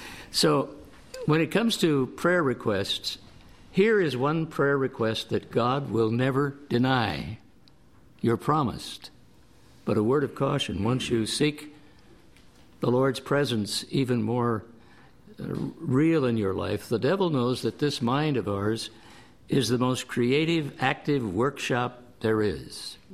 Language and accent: English; Santa Barbara, California, United States; I think of 2 sisters I grew up with in Santa Barbara.